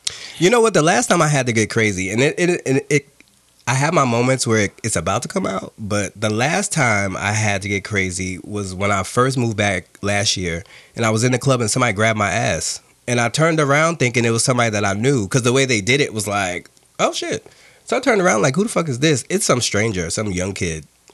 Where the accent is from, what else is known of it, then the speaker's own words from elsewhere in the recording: New York, United States; I'm like, no, you think I'm cool because I'm from New York.